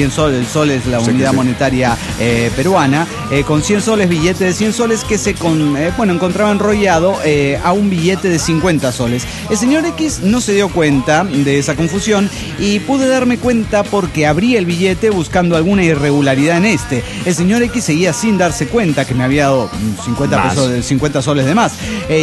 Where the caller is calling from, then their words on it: Morelia, Michoacán, Mexico; de Morelia, Michoacán, México.